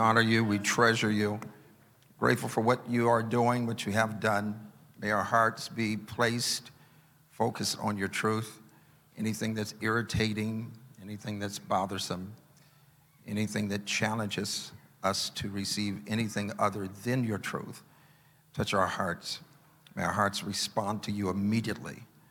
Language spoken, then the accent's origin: English; California, United States; I'm from Cali. I'm not eating no moose burgers.